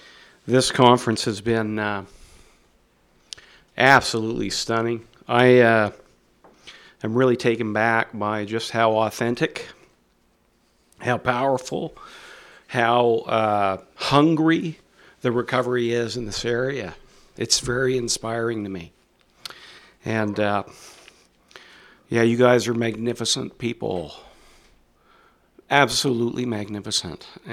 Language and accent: English; Ottawa, Ontario, Canada; I grew up in Ottawa, so you'll hear this really weird accent coming out of this boy here. You're going to hear a little bit of the Midwest, and you're going to hear some Canadian Fargo-esque mixture. And it's because my parents are both Americans. They lived in the Midwest.